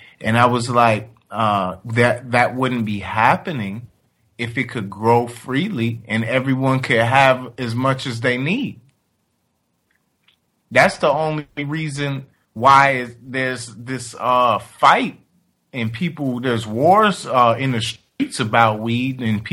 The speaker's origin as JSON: {"language": "English", "town": "Chicago", "region": "Illinois", "country": "United States", "said": "I'm from Chicago myself, and we linked up for this song."}